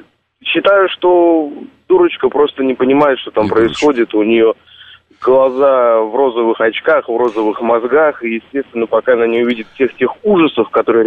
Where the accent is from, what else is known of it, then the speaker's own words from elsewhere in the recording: Dagestan, Russia; now in Moscow, Russia; сам родом из Дагестана